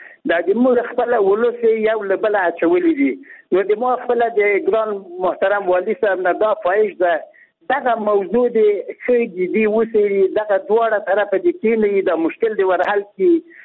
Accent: Logar, Afghanistan; د موږ خپل د لوګر خلک یو له بل سره اخته کړي دي

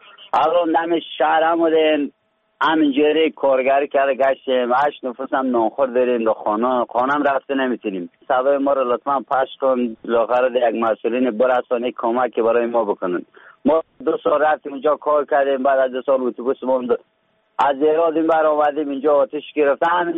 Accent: Faryab, Afghanistan; also born or lived in Iran; ما از ولایت فاریاب هستیم. دو ماه پیش از ایران اومدیم.

